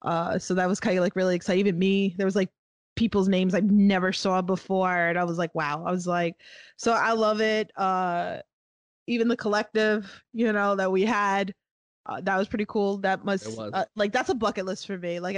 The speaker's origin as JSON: {"language": "English", "region": "New York", "country": "United States", "said": "I'm like, yeah, I'm from New York, like, I'm used to this shit, like."}